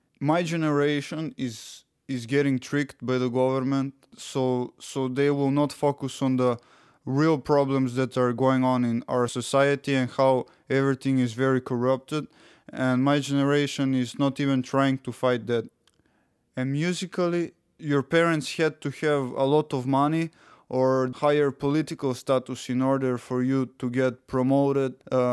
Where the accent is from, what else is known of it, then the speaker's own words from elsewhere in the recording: North Macedonia; English is a second language; now in Interlochen, United States; I'm 18 years old. I study at the Interlochen Arts Academy. I play the trumpet, and I come from Macedonia.